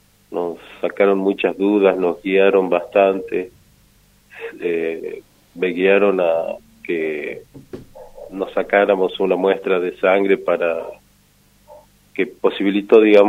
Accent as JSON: {"language": "Spanish", "region": "Buenos Aires", "country": "Argentina", "tie": "born there", "said": "Yo soy nacido en Capital Federal."}